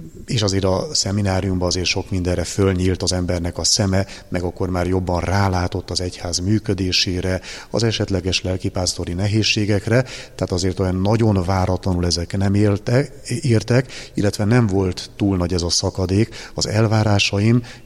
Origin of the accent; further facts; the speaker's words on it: Balassagyarmat, Nógrád, Hungary; abból a városból, ahonnan származom, Balassagyarmatról